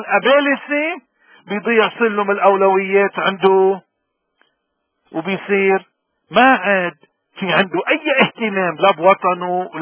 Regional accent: Lebanon; من هون نحن كلبناني اليوم بالاغتراب، شو اولويات؟

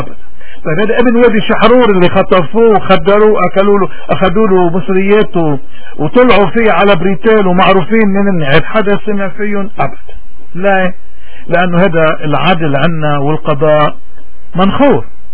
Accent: Lebanon; صاير فينا مع الأمريكان والغرب للأسف كلبنانيين تحديدا وكسوريين يمكن بشكل أوضح

